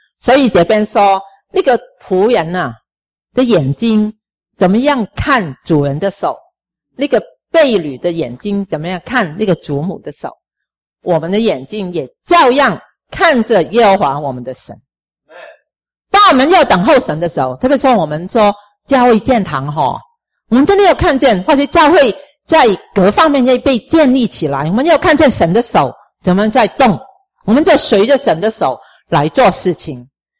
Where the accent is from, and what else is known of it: China